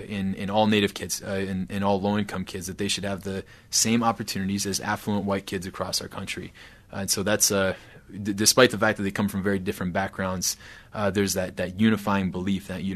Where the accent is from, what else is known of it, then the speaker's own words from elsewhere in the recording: Wisconsin, United States; So that means that our school leaders and superintendents in Wisconsin, in my hometown, have a lot of choice